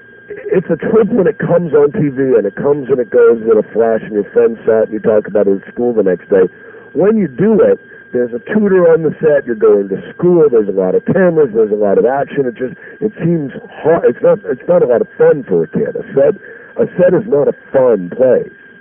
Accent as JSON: {"language": "English", "town": "Philadelphia", "region": "Pennsylvania", "country": "United States", "tie": "born or raised there", "said": "I showed up at a radio station in Philadelphia, but coincidentally my hometown"}